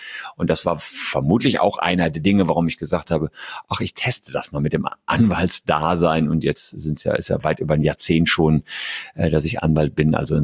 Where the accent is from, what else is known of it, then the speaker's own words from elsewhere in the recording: Gevelsberg, North Rhine-Westphalia, Germany; in meiner Heimatstadt Gevelsberg, das ist bei Hagen und Wuppertal